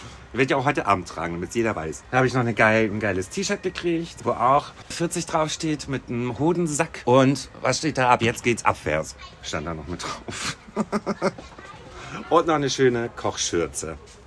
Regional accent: Rostock, Mecklenburg-Vorpommern, Germany; born there; Also, ich bin jetzt 40 Jahre alt. Und am 27.06.1985 geboren in Rostock.

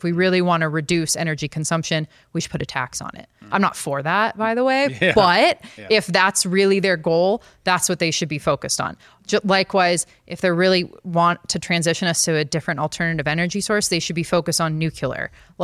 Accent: California, United States; I'm from California. I still have a Bay Area phone number

